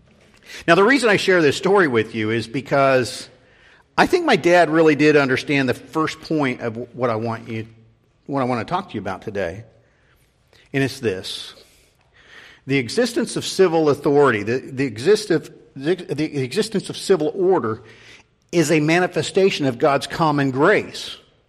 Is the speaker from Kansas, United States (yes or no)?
yes; Haysville, Kansas, United States; All growing up, I grew up in Hayesville, Kansas.